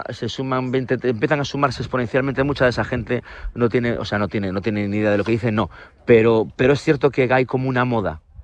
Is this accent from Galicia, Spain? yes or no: yes; Galicia, Spain; y entonces me he perdido realmente en mi pueblo. Sí, hay procesiones, en Pontevedra son bastante conocidas, bastante famosas, en San Senso menos, pero las hay